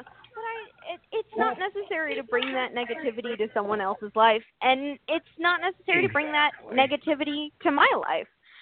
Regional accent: San Antonio, Texas, United States; And I speak Spanish because growing up in San Antonio, I was like the one white kid in my class for a couple of years.

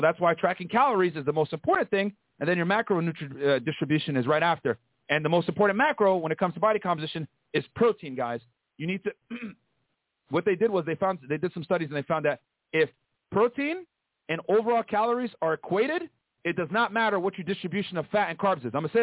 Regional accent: Australia; I'm from Australia.

